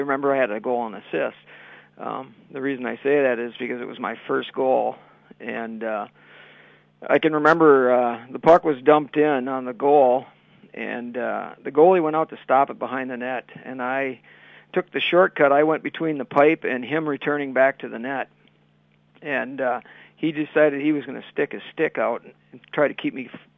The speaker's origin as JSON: {"language": "English", "region": "Minnesota", "country": "United States", "tie": "born or raised there", "said": "I think so, because, you know, I grew up in Minnesota"}